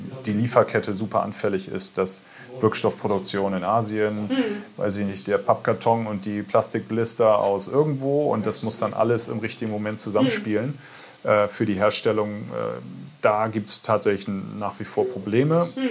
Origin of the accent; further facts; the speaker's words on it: Bremen, Germany; geboren bin ich oder aufgewachsen in Oberneuland. Ich bin einfach mit der Gegend einfach irgendwie verwurzelt